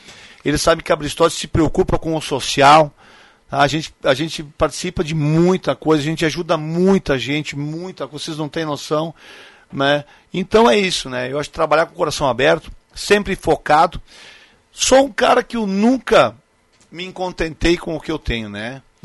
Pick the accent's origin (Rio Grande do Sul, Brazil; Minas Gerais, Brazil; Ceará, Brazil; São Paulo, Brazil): Rio Grande do Sul, Brazil; Nova Prata; moved away; Não, eu sou do Retiro, rapaz. O povoado do Retiro pertence a Nova Prata. Eu acho que o Retiro hoje está mais grande que Nova Prata. Saí de lá, rapaz.